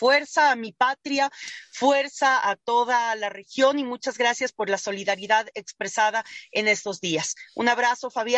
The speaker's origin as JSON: {"language": "Spanish", "country": "Ecuador", "said": "Pues espero, como ecuatoriana, espero como militante de la izquierda y del progresismo de nuestra región y de mi país"}